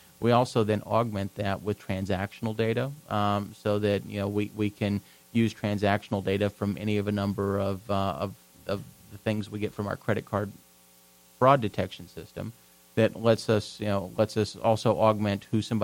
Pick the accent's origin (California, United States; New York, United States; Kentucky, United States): Kentucky, United States; Louisville; also born or lived in Delaware / Philadelphia; I grew up here. I spent kind of all my formative years. I went to Doss High School. I attended the University of Louisville. Okay. And then I moved away for 15 years to Delaware, Philadelphia area.